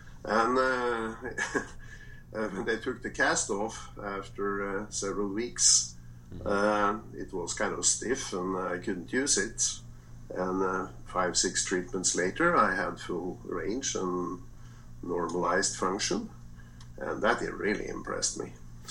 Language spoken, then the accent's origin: English; Norway; accent: Norwegian; English is a second language; I'm from Norway, and you can probably hear that. At least the accent is something I'm not trying to change. It's like a trademark.